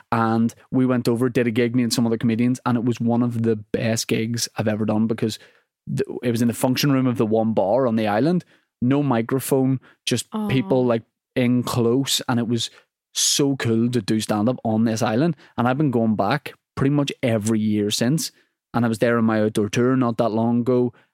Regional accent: Northern Ireland, United Kingdom; I'm from Northern Ireland. I didn't know about this island that is part of Northern Ireland.

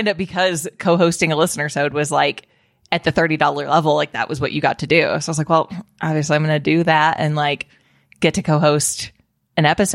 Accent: Colorado, United States; And one of those deaths happened in ashes in my home state of Colorado.

